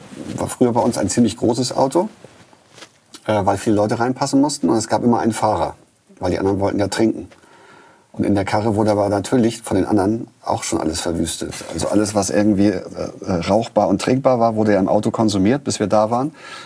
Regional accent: Eckernförde, Schleswig-Holstein, Germany; so wo ich aufgewachsen bin in Eckernförde, sind wir nach Kiel oder nach Hamburg gefahren.

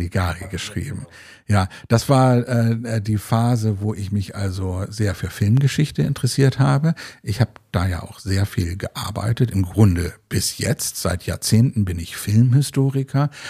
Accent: Bremen, Germany; Ich habe mal Zivildienst gemacht in Uelzen, mitten in Niedersachsen, und das war unglaublich weit weg

